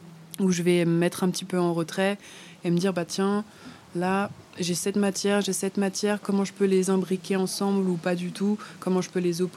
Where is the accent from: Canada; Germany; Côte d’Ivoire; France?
France; Du coup, je suis française, je précise peut-être.